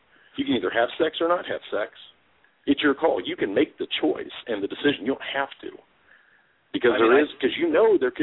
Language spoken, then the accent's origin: English; Midwest, United States; I grew up in the Midwest. I've only known most families to be married.